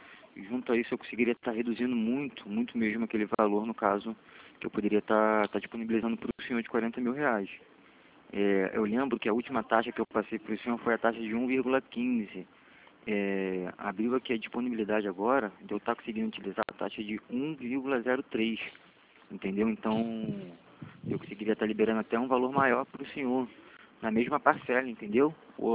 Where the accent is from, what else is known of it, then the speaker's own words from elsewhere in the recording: Rio de Janeiro, Brazil; sou aqui de Santa Cruz.